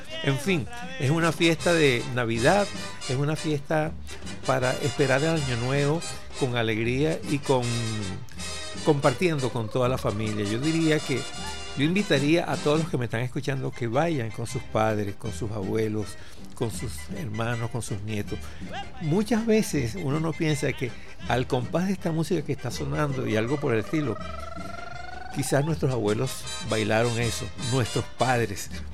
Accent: Caracas, Capital District, Venezuela; born there; Yo nací en Caracas, en la maternidad Concepción Palacios.

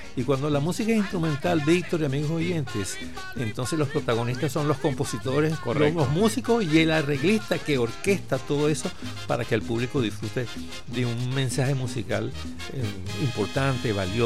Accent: Caracas, Capital District, Venezuela; born there; Yo nací en Caracas, en la maternidad Concepción Palacios.

